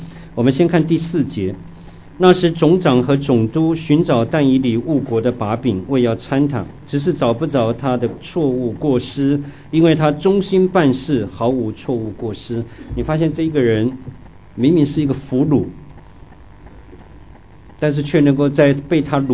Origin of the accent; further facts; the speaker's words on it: Tainan, Taiwan; 我以前小的时候在台湾的台南哈